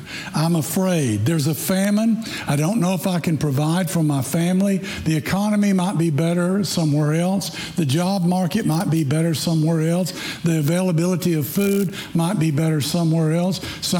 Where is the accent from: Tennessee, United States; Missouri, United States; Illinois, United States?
Tennessee, United States; accent: Wisconsin; now in Florida, United States; I grew up, you may be able to tell by my Wisconsin accent that I'm not from here. I grew up in Tennessee